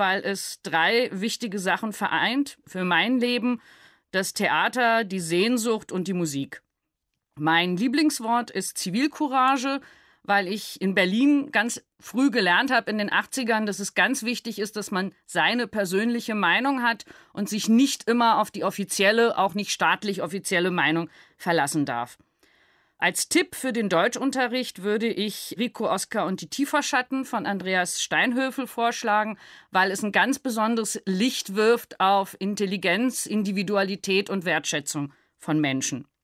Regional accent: Belgrade, City of Belgrade, Serbia; German is a second language; Ich komme aus Belgrad, Serbien und bin 1967 geboren. Ich bin Deutsch- und Englischlehrerin an der Deutschen Schule Belgrad.

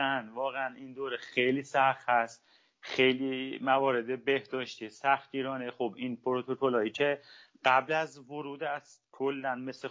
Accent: Iran; moved away as an adult; now in United States; خوشحالم به عنوان یه ایرانی به عنوان یه نخبه ورزشی تونستم اقامت کشوری ایالات متحده بگیرم

